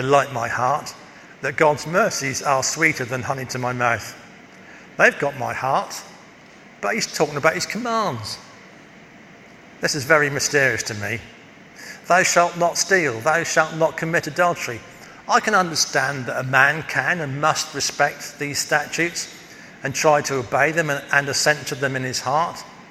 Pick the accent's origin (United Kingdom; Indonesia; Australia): United Kingdom; East of England; We're British, we do that. We're from Norfolk, we do it that way.